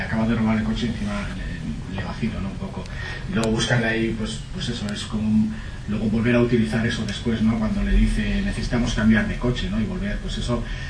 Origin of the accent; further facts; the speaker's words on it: Pamplona, Navarre, Spain; Yo soy de Pamplona, sí.